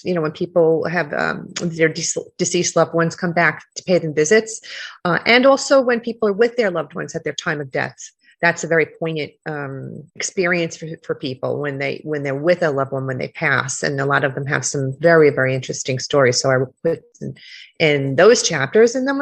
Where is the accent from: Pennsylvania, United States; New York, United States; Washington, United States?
New York, United States; Bronx; I lived with a ghost in my own house growing up in the Bronx.